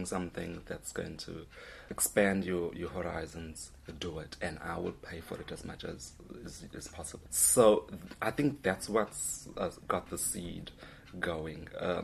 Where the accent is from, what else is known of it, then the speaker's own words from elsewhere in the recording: South Africa; I'm from South Africa, obviously